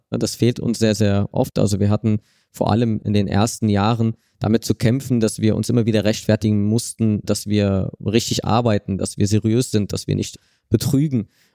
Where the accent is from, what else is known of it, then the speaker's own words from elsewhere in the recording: Berlin, Germany; born there; Ich bin auf jeden Fall in Berlin geboren und habe eine große, große Beziehung auch zu Berlin. Habe eine Zeit lang jetzt außerhalb von Berlin gelebt und habe dann nochmal gesehen, was ich an Berlin gebraucht habe und bin froh, jetzt wieder hier zu sein.